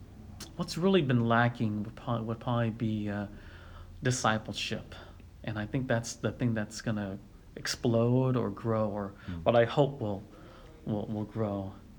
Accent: United States; And I was born here and raised here, and I grew up in Hmong churches

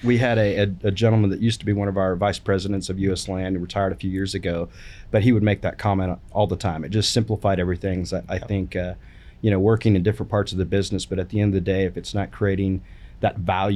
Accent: Tulsa, Oklahoma, United States; A little about me, born and raised in Tulsa, Oklahoma.

